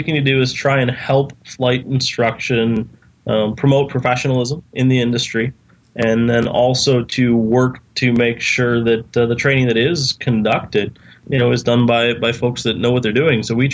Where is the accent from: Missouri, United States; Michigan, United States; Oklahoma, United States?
Michigan, United States; But I grew up in Upper Michigan, and my birthday's in January.